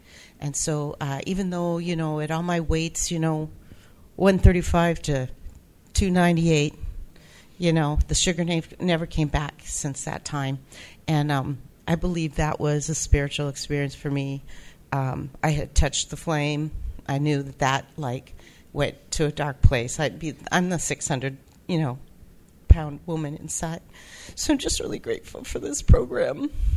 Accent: San Diego, California, United States; I'm a compulsive overeater, sugar addict. I'm from San Diego.

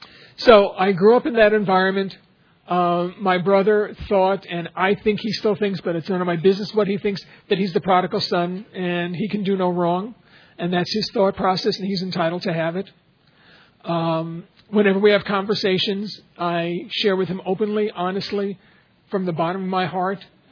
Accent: New York, United States; I'm still a New Yorker. I still love to walk.

